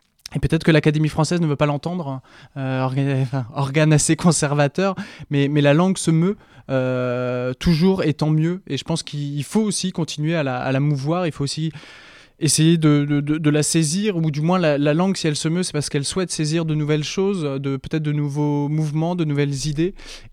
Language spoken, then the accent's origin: French; Pays de la Loire, France; born there; j'ai 25 ans, je réside à Laval et je suis né en Mayenne.